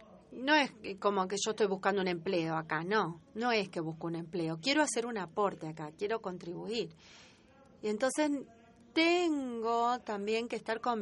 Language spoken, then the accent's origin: Spanish; Brazil; yo soy de Brasil. También soy de un país en desarrollo.